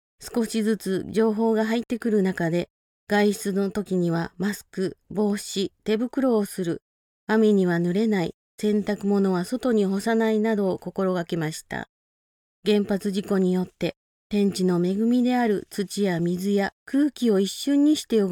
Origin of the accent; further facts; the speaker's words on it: Konko, Okayama, Japan; now in Fukushima, Japan; 私のふるさとは岡山県です。金光教本部のある金光町で生まれ育ちました。現在は福島県の金光教の教会に嫁いでおります。